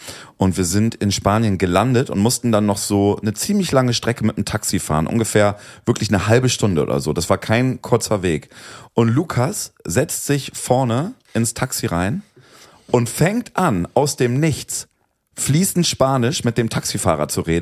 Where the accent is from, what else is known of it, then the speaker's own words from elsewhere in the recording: Flensburg, Schleswig-Holstein, Germany; ich bin ja in Flensburg zur Schule gegangen, neben Dänemark.